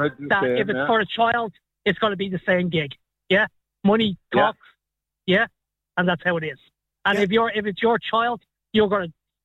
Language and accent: English; Dublin, Leinster, Ireland; No, well, I'm originally from Dublin, from Cabra in Dublin.